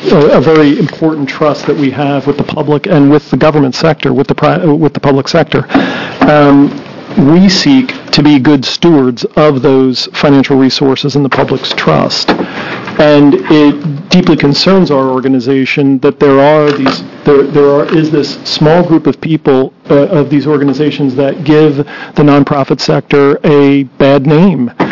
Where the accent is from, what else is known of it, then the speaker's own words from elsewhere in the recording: Portland, Oregon, United States; I'm from Portland, Oregon